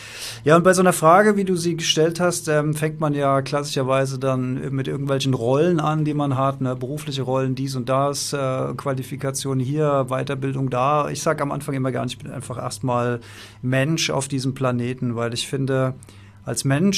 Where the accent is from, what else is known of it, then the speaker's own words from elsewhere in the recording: Germany; born there; Ich bin als Mann geboren, also ergo eine männliche Rolle. Ich bin in Deutschland geboren, dann irgendwie auch mit diesen westlichen Werten, religiös geprägte Werte, kulturelle Werte, wie wir sie halt hier in unserem Land so haben.